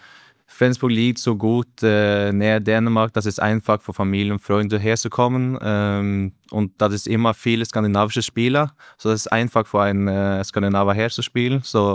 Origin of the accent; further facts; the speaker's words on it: Norway; wenn man Norweger ist in Deutschland, dann kann das sein, dass wir sind ein bisschen mehr bescheiden wegen der Sprache